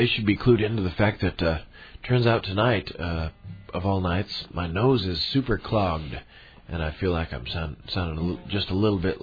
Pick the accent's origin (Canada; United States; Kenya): United States; Topeka, Kansas; now in Hallsville, United States; Well, I'm from Topeka, Kansas originally, but I've lived here in Mid-Missouri for a good little while now, since about 01, I believe.